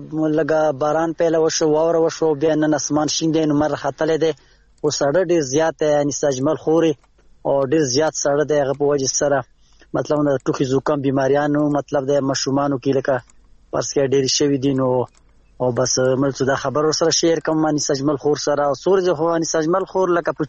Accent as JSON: {"language": "Pashto", "town": "Dir", "region": "Khyber Pakhtunkhwa", "country": "Pakistan", "said": "زه د دیر یم"}